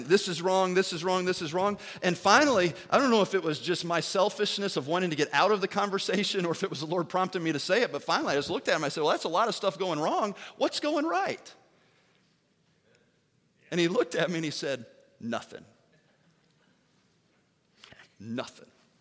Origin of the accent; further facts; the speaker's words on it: Danvers, Massachusetts, United States; where I grew up in Danvers, the pastor there